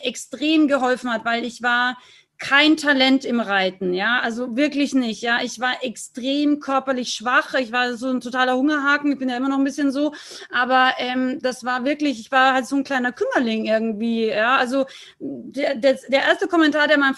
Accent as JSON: {"language": "German", "country": "Austria", "said": "Aber wenn die was wollte, dann hat die da losgerührt, wie so ein Krampus bei uns in Österreich."}